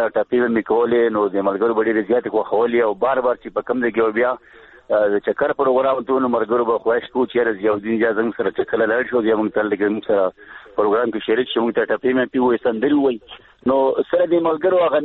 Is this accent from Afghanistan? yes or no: no; Golkara, Khyber Pakhtunkhwa, Pakistan; ما په لغه ګولکړه کې پیدا شي ما په ګولکړه کې لوښه مږي